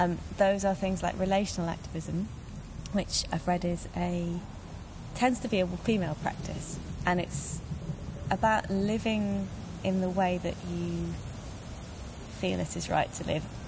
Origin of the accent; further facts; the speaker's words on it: Wales, United Kingdom; I come from Mid Wales, and they've never offended me. Those are my landscapes